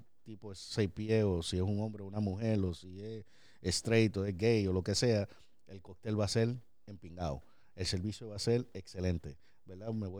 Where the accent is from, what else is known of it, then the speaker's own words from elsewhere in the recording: Puerto Rico; yo soy latino, soy boricua, con familia boricua, dominicana, cubana, catalán.